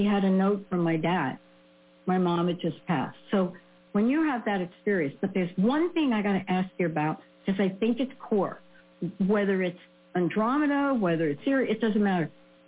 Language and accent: English; East Coast, United States; Yes, exactly. I'm from the East Coast.